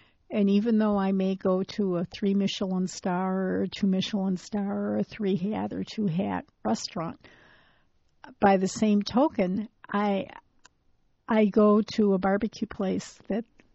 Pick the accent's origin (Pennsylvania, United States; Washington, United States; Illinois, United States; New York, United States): Illinois, United States; Chicago; for me, growing up in Chicago, Antoine Pope was around